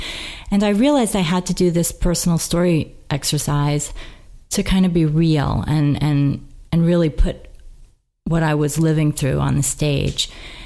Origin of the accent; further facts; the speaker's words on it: Brooklyn, New York, United States; I grew up in Brooklyn, yeah, and the big characters and everything like